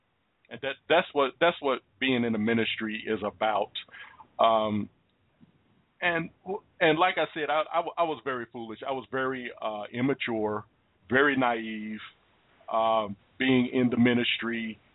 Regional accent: Washington, District of Columbia, United States; because I just come from Washington, D.C. I grew up in the Washington, D.C. area. And they figure, oh, he's a city boy.

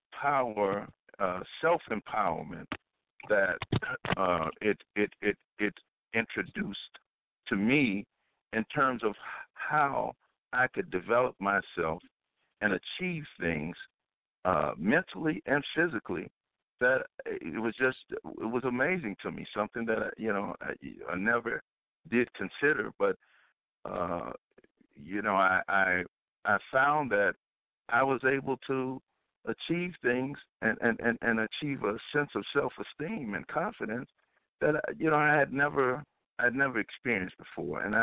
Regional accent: Chicago, Illinois, United States; I grew up, like many young African-Americans, I grew up in the Chicago area in the inner city.

